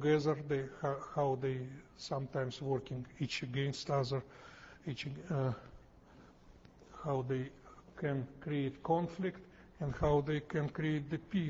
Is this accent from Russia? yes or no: yes; Russia; accent: New York; now in United States; I immigrated from Soviet Union in the 77. I spent 1 year in Israel, and after that came to New York.